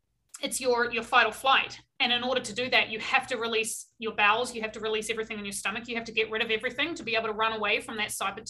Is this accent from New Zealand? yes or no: yes; New Zealand; obviously I'm not from around here. I'm from New Zealand. So no family.